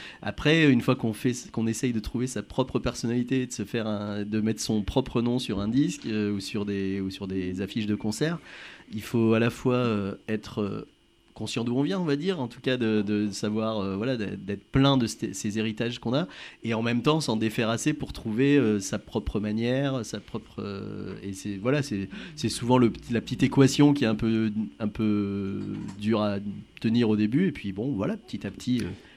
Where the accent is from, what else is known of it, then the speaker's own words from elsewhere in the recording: Auvergne-Rhône-Alpes, France; à Lyon maintenant depuis 6 ans, mais j'ai d'abord été estampillé chanteur toulousain parce que j'ai fait mes deux premiers albums à Toulouse. Mais sinon, je viens d'Auvergne, comme tout le monde.